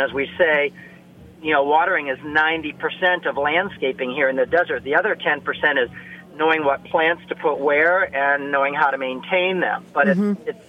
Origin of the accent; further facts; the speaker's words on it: Midwest, United States; also born or lived in Phoenix; Growing up in the Midwest on 5 acres in this old Georgian brick farmhouse and learning plant material, I started grooming and pruning and deadheading flowers at the age of 6 or 7.